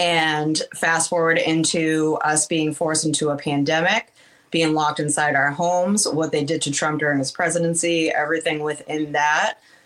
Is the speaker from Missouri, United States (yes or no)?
no; Massachusetts, United States; I'm born and raised in Massachusetts. I still work in Massachusetts